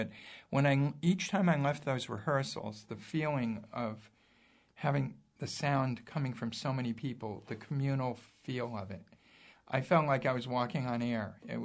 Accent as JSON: {"language": "English", "town": "New York City", "region": "New York", "country": "United States", "tie": "born or raised there", "said": "I remember that when I was in junior high school. I grew up in the Bronx."}